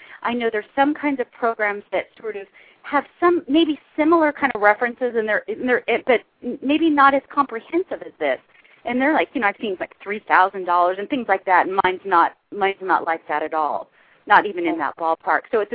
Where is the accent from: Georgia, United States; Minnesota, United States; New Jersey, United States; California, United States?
California, United States; Huntington Beach; We were sort of more the OC. I grew up in Huntington Beach.